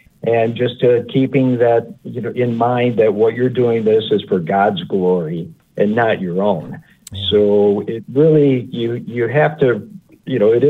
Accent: Chicago, Illinois, United States; And I was brought up in Chicago, so I was like, go ahead, give me your best shot.

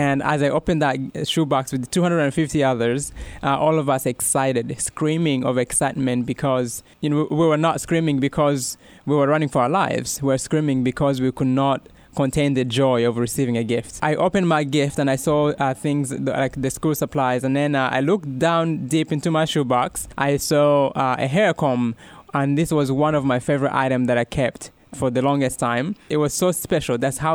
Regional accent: Rwanda; As they said, I was born and raised in Rwanda, East Africa.

